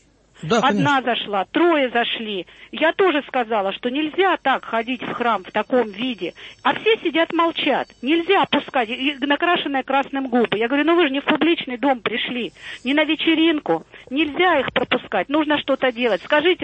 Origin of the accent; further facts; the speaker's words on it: Rostov Oblast, Russia; я казачка по рождению … Несвятаевский район